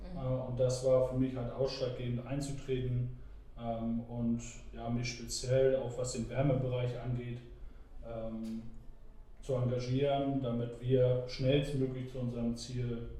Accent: Hattstedt, Schleswig-Holstein, Germany; born there; now in Horst, Germany; als gebürtiger Hatstedter und mittlerweile nach Horst gezogen, da habe ich natürlich sehr viele Verbindungen, auch in die Hatstedter Marsch.

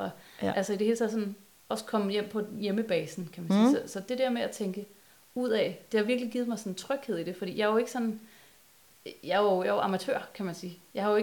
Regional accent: Sorø, Zealand, Denmark; i Danmark, det er sgu ligesom hjemme i Sorø. Alle kender hinanden.

